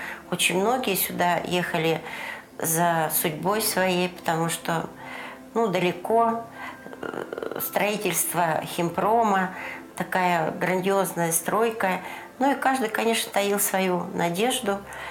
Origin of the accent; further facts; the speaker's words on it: Abakan, Khakassia, Russia; moved away; also born or lived in Central Asia; Я сибирячка, Красноярский край, Хакасия, Абакан. Это моя вотчина, это чудесный, чудесный, неповторимый край.